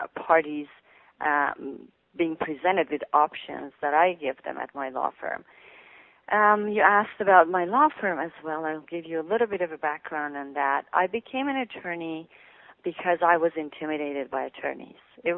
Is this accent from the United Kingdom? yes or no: no; Iran; moved away as an adult; My background, I was born and raised in Iran into a family that had my father from Russia. He was a migrant from Russia. And my mother was born in Iran. So the two of them met. We lived in Iran for the first 18 years of my life.